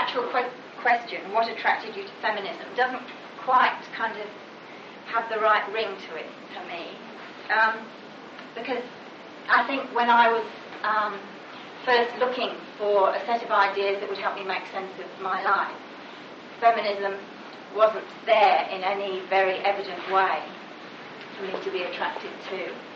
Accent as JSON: {"language": "English", "region": "England", "country": "United Kingdom", "moved": "yes", "said": "And I moved to Glasgow, which taught me a lot about being English in the context of living in Scotland and teaching in Scotland."}